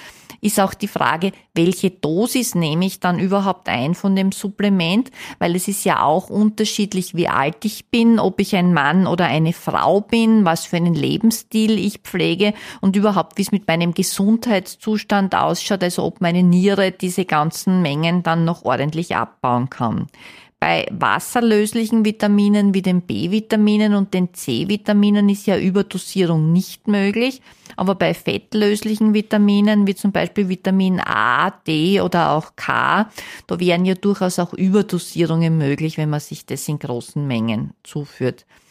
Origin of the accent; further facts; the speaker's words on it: Austria; Man hat aber festgestellt, dass obwohl bei uns in Österreich die Versorgung mit Nahrungsmitteln eigentlich total super ist